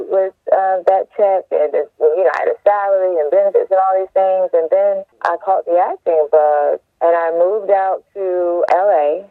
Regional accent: Daytona Beach, Florida, United States; I'm from Daytona Beach.

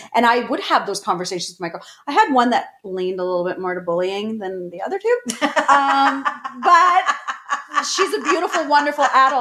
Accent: Canada; we're Canadian.

